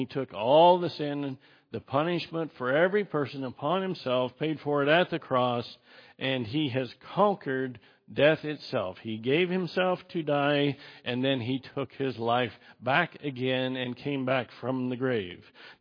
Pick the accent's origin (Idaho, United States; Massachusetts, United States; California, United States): Idaho, United States; And up where I was raised in Idaho, you can go up and see the remains of those gold rushes